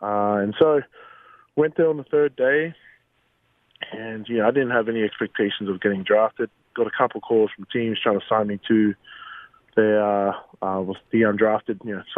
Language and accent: English; Australia